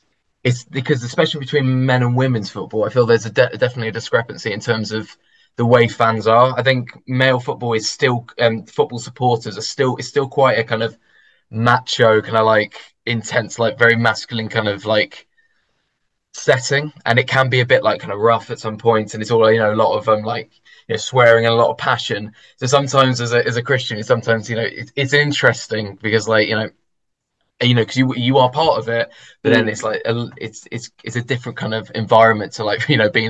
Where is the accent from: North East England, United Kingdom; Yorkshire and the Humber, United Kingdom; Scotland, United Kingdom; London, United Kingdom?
London, United Kingdom; being from London, it's just, you know, because everyone usually hears my accent and goes, oh, we Arsenal or Tottenham, and I go, no, support Wolves.